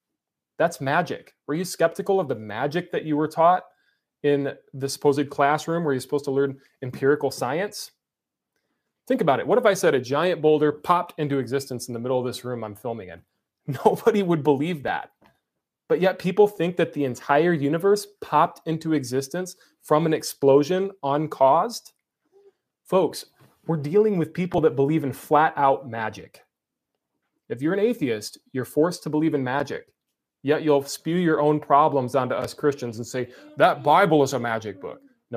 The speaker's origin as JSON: {"language": "English", "town": "Grand Rapids", "region": "Michigan", "country": "United States", "said": "This is my family and I. We are from Michigan, Grand Rapids."}